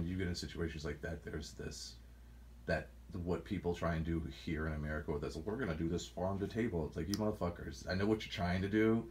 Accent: Georgia, United States; I'm from Georgia, dude. I was raised. I know all about it.

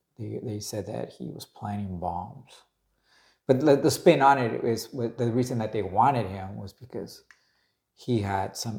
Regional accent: Garden Grove, California, United States; we ended up growing up in Garden Groovy.

